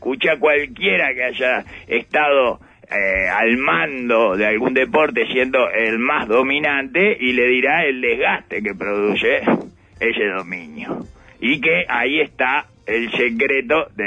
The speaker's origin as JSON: {"language": "Spanish", "country": "Uruguay", "said": "Así somos los uruguayos, como anfitriones."}